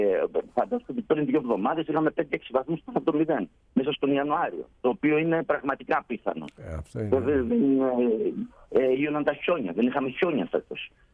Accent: Serres, Central Macedonia, Greece; moved away as an adult; now in Winnipeg, Canada; εγώ κατάγομαι από τις Σέρες, η γυναίκα μου από την Κοζάν. Ζούσαμε στις Σέρες, είχαμε εκεί την επιχείρησή μας, την υπογραφική. Και τελικά το 2019 ήρθαμε εδώ με τα τρία μας παιδιά

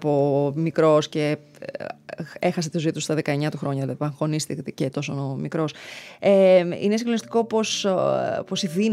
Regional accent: Cyprus; γιατί είμαι από Κύπρο, οπότε στα σχολεία, σε κάθε εκδήλωση είχαμε να διαβάσουμε για τους ήρωες.

